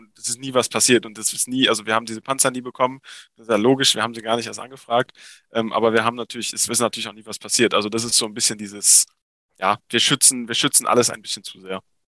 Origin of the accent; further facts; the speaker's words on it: Germany; Also es ist schon so, dass ich mich als Deutscher sehe, nicht als Belgier.